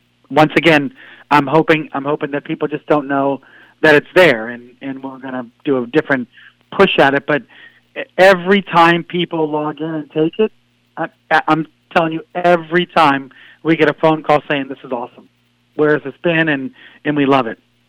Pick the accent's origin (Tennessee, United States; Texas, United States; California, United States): Texas, United States; San Antonio; I'm selfish because I grew up in San Antonio, and I was thinking that I wanted to go to San Antonio because it's a cool city and people would like it.